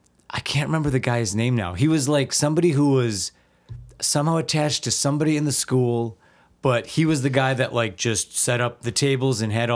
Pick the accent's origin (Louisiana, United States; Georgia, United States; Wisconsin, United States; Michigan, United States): Wisconsin, United States; Wauwatosa; I'm born and raised Wauwatosa, Wisconsin.